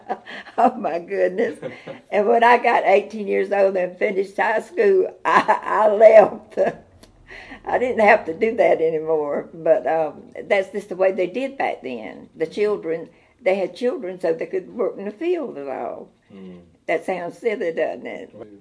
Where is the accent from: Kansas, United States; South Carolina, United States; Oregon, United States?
South Carolina, United States; Leesville; I was raised in Leesville, South Carolina, out in the country. It was the name of the place was Ridge Road. And I went to Ridge Road School in grammar school.